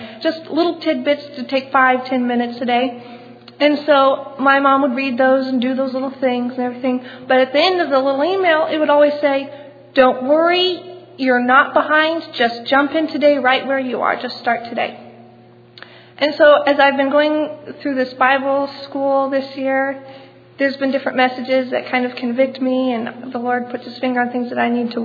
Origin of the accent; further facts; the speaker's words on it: Fremont, Iowa, United States; I'm from Fremont, Iowa.